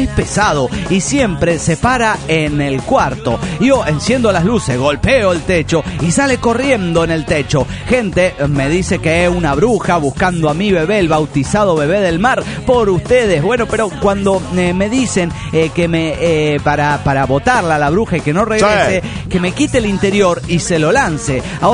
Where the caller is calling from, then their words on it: Caracas, Capital District, Venezuela; Hola, soy el pícaro de Caracas, Venezuela.